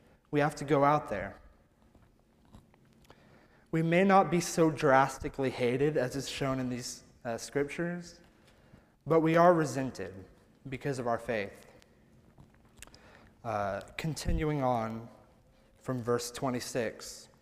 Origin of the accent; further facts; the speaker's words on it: Odessa, Texas, United States; born there; And I was born in Odessa, Texas, to a military family.